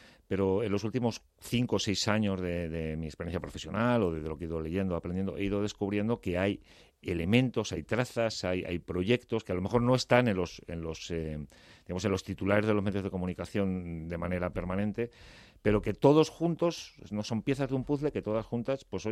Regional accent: Madrid, Community of Madrid, Spain; born there; Nací en Carabanchel.

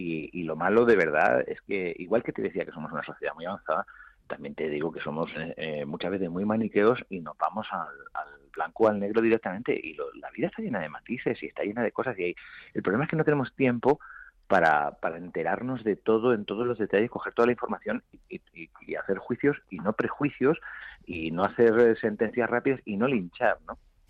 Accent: Albacete, Castilla-La Mancha, Spain; also born or lived in Melilla; me fui con 6 años de Melilla. Y no he podido volver desde entonces. Y yo me he criado en Albacete

